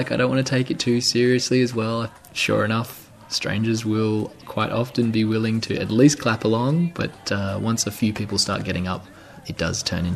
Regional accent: Australia; growing up in Australian culture, I was afraid of becoming a dancer

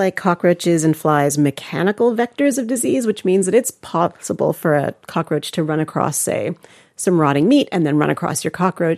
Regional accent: Canada; So I'm from Canada originally.

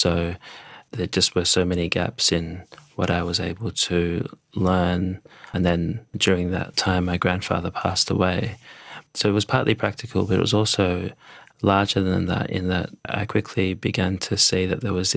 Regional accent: Australia; being Australian and growing up in Australia

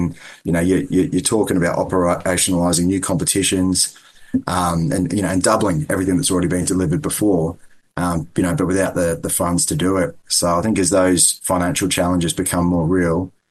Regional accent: Gold Coast, Queensland, Australia; my hometown on the Gold Coast

